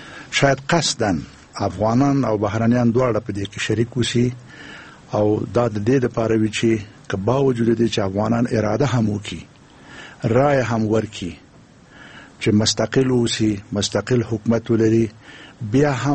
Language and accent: Pashto; Afghanistan; زه افغان یم